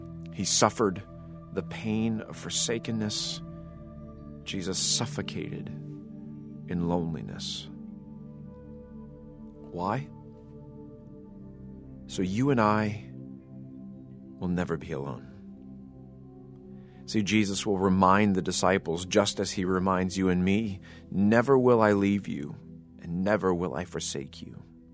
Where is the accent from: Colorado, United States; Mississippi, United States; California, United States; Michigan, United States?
Colorado, United States; Growing up in Colorado and spending weekends in the Rocky Mountains gave me plenty of opportunities to be alone